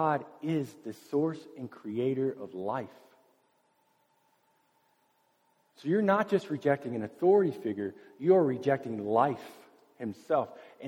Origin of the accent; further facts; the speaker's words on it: the South, United States; my uncle had this new, brand new styrofoam cooler, because we're from the South and that's fancy.